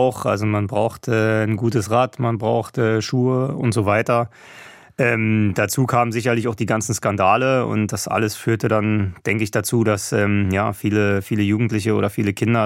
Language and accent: German; Wandlitz, Brandenburg, Germany; also born or lived in Berlin; now in Freiburg, Germany; Also ich muss sagen, ich bin in Brandenburg aufgewachsen. Das heißt, ich wohne jetzt inzwischen schon länger in Freiburg, als ich damals in Berlin gewohnt habe.